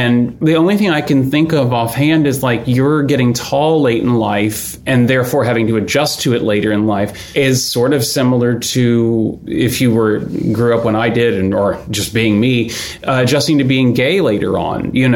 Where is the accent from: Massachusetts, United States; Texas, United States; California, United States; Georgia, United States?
Texas, United States; Houston; moved away as an adult; Yeah, I left Houston to go to grad school when I was 26.